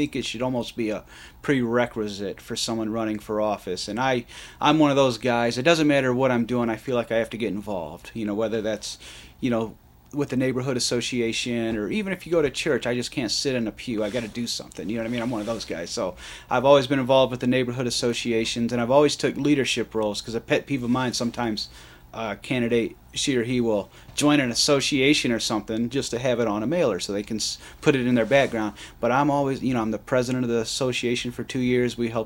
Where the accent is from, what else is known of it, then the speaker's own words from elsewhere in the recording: Michigan, United States; I'm from Monroe County, so I went to Airport High School